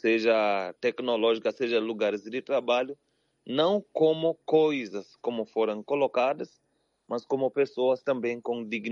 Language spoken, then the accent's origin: Portuguese; Kenya; Portuguese is a second language; moved away as an adult; now in Brazil; sou religioso, missionário da Consolata. Sou natural do Quênia. Estou no Brasil desde 2016.